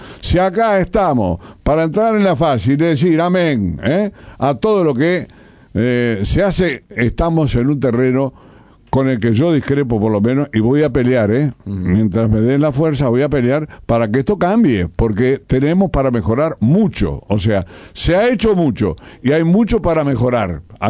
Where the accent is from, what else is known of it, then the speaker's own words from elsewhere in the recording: Uruguay; a mí me duele horriblemente como uruguayo